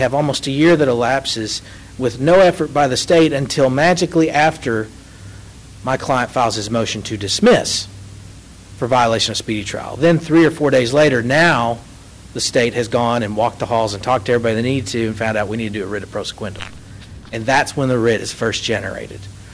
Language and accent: English; Flower Mound, Texas, United States; I'm from Flower Mound.